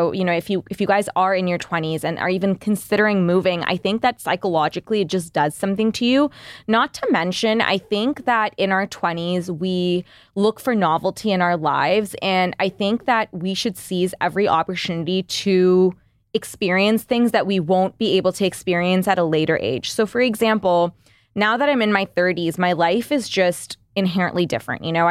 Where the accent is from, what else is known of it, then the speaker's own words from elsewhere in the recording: Toronto, Ontario, Canada; moved away as an adult; also born or lived in Dhaka, Bangladesh / London, United Kingdom; I was born in Dhaka, Bangladesh, moved from there to Toronto when I was in second grade, was in Toronto until high school. Then I moved to Dhaka, did high school there. Then I moved to Toronto on my own for college, did my post-grad in London in the UK, and then moved back to Toronto.